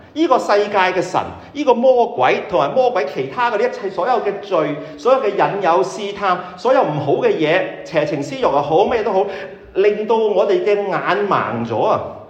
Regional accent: China; now in United Kingdom; 我身為中國人，我都係咁講。

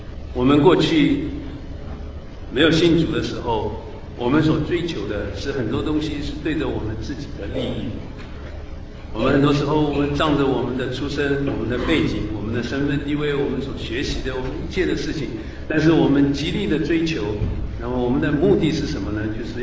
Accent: China; 我们从大陆来的

